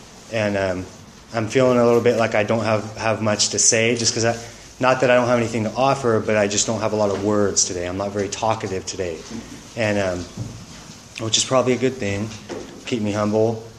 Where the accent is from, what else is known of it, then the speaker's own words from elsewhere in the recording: Santa Maria, California, United States; So, I was born and raised in Santa Maria. My father moved here from Long Beach.